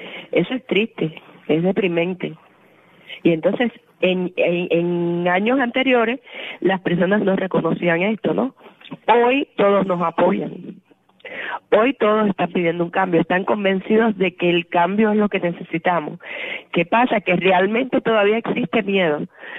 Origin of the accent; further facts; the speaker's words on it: Camagüey, Cuba; now in Havana, Cuba; Yo soy camagüeyana, estoy aquí en La Habana, pero soy camagüeyana.